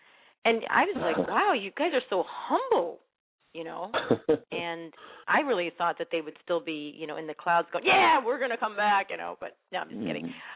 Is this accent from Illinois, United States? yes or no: yes; Chicago, Illinois, United States; accent: Chicago; I'm from Chicago. From Chicago. Why am I giving myself an accent? I already got the Chicago accent.